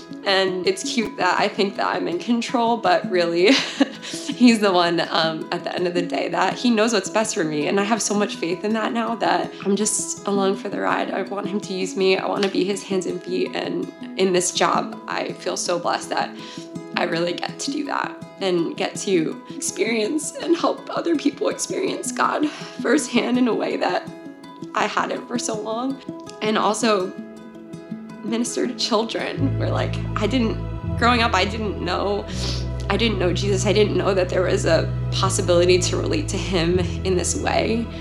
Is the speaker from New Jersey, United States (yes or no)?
yes; Millstone, New Jersey, United States; I'm originally from Millstone, New Jersey. I grew up Catholic